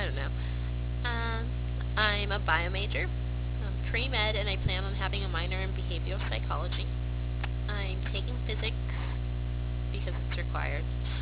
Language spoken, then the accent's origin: English; Clairemont, California, United States; I was born and raised in San Diego, in a little town called Claremont. It's about 10 minutes away from FCSU.